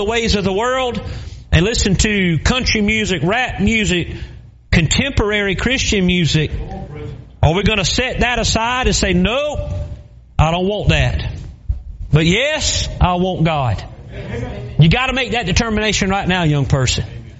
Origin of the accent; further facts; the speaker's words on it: the South, United States; 15, 16 years old, I grew up in the South.